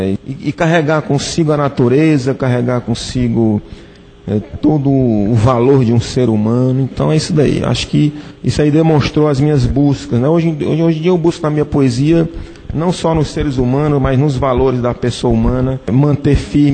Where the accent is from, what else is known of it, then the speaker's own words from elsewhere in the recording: Juazeiro do Norte, Ceará, Brazil; born there; now in Fortaleza, Brazil; minhas mudanças da cidade de Juazeiro do Norte, onde eu nasci, para Fortaleza